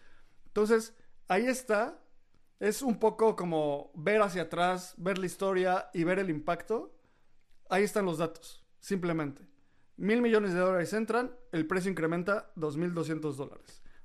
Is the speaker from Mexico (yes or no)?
yes; Mexico; porque somos mexicanos y latinos